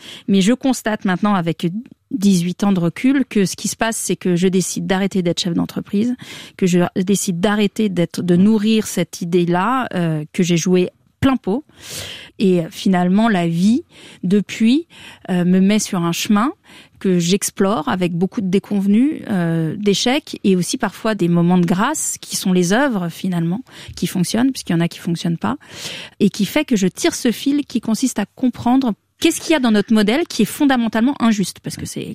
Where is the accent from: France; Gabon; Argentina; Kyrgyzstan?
France; Annecy, Auvergne-Rhône-Alpes; Donc moi, je suis française, j'ai grandi à Annecy, là, tout à côté d'ici, dans cette nature merveilleuse, entre le lac et la montagne.